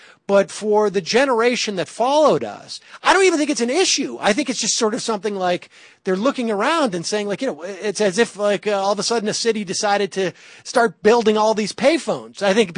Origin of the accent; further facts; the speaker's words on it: Worcester, Massachusetts, United States; Growing up, and you know, granted, I was growing up in Worcester, which is not exactly a particularly cosmopolitan city.